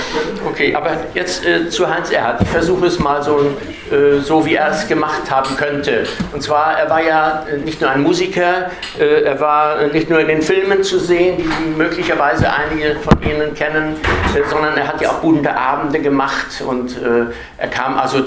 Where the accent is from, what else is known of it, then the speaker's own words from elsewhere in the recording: Gelnhausen, Hesse, Germany; ich komme aus Gelnhausen